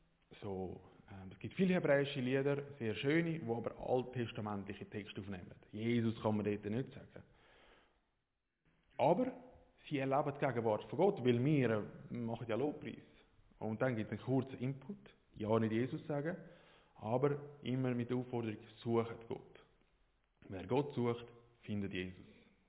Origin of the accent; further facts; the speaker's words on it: Switzerland; now in Israel; Wir sind alle Schweizer, die Heim reden mir Schweizerdeutsch, ich rede Schweizerdeutsch mit meinen Buben, da läuft alles auf Schweizerdeutsch.